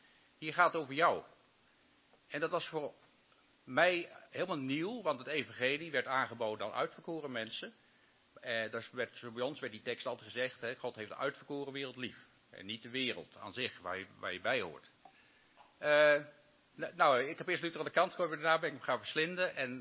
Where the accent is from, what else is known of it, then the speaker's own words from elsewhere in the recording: Rhenen, Utrecht, Netherlands; Ik ben geboren in Rhenen, groot geworden in een gezin met 10 kinderen.